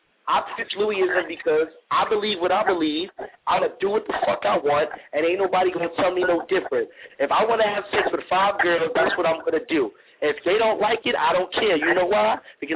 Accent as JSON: {"language": "English", "town": "Bronx", "region": "New York", "country": "United States", "said": "I'm from the Bronx."}